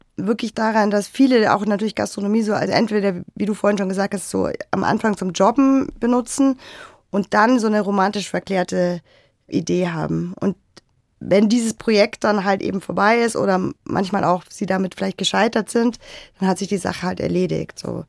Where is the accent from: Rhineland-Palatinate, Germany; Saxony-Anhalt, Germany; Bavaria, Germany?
Bavaria, Germany; Aber ich bin einfach, ja, ich bin Bayerin und ich würde es, glaube ich, nicht aushalten woanders.